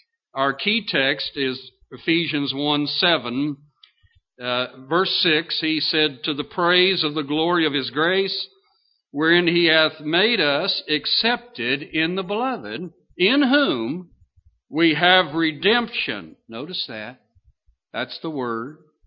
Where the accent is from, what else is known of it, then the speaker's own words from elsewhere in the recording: Lexington, Kentucky, United States; also born or lived in Pennsylvania; I remember as a little boy, I grew up in Lexington, Kentucky, and we moved there from central Pennsylvania.